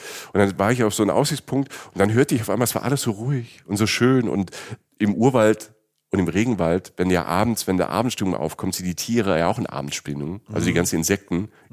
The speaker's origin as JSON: {"language": "German", "region": "Southern Germany", "country": "Germany", "said": "Ich komme ja auch aus Süddeutschland."}